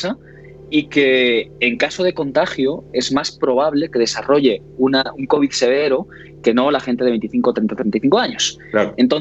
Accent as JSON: {"language": "Spanish", "town": "Valencia", "region": "Valencian Community", "country": "Spain", "said": "como decimos en Valencia, en mi tierra."}